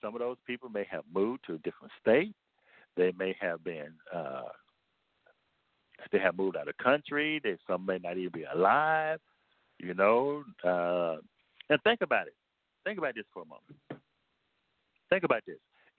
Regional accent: Arkansas, United States; now in Tennessee, United States; I'm originally from Arkansas, and I live in Tennessee

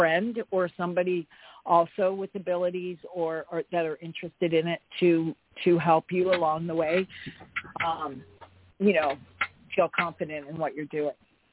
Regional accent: Hawaii, United States; Like, I grew up in Hawaii

